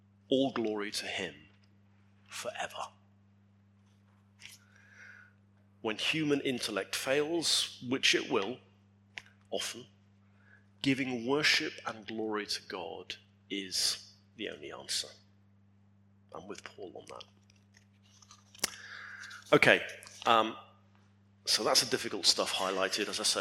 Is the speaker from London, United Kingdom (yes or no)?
no; York, Yorkshire and the Humber, United Kingdom; I was brought up in York, and the year 1190 is etched into my memory from local history lessons.